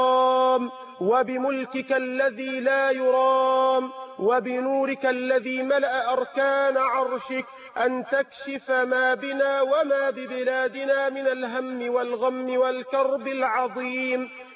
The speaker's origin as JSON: {"language": "Arabic", "country": "Egypt", "said": "بلدنا مصر"}